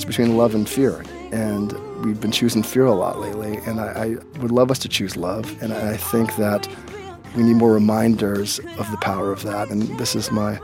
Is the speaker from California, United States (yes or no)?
yes; Hollywood, California, United States; growing up in the 70s, growing up in Hollywood, growing up in a world where I was the only black kid around